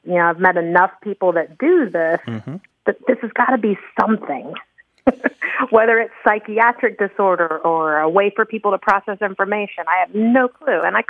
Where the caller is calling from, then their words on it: Tallahassee, Florida, United States; Hi there, this is … I'm from Tallahassee, Florida.